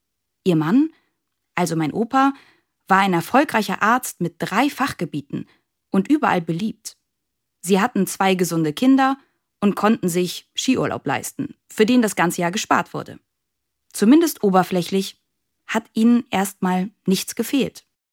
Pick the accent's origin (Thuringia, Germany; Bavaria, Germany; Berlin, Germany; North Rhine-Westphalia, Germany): Bavaria, Germany; born or raised there